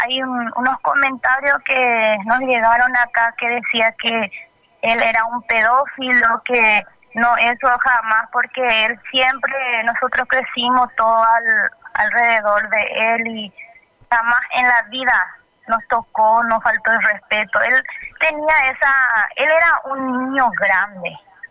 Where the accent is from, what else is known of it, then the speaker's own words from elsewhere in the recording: Itauguá, Central, Paraguay; yo soy de Itagua